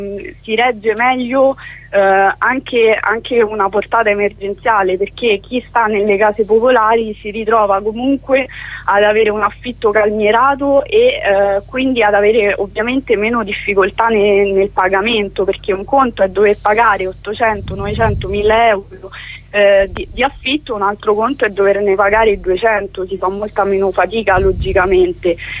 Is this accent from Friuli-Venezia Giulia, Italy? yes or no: no; Rome, Lazio, Italy; io parlo per Roma perché appunto da romana